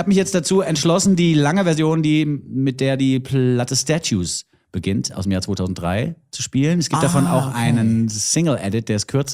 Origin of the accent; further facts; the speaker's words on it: Bavaria, Germany; Für mich als Bayer ist es schwierig.